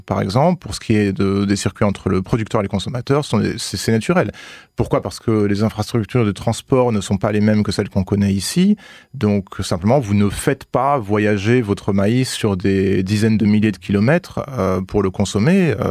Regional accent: Kenya; Chez nous, au Kenya

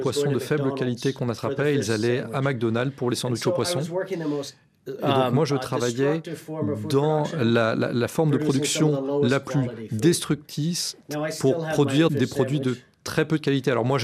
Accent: Newfoundland and Labrador, Canada; Et effectivement, j'ai grandi à Newfoundland, comme vous l'avez dit.

